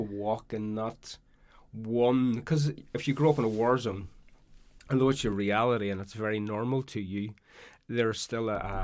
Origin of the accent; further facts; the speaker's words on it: Derry, Northern Ireland, United Kingdom; I grew up in Derry. I'm a Derry man.